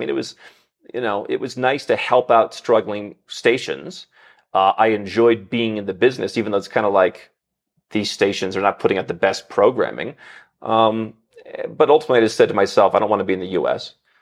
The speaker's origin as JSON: {"language": "English", "country": "United States", "moved": "yes", "lives_now": "Bogota, Colombia", "said": "I come from the United States. I left the United States long ago. I haven't been back. And fortunately, we're here in Bogota"}